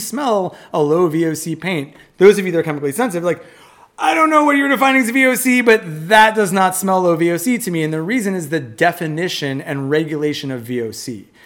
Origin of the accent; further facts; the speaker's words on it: Vermont, United States; I come from Vermont.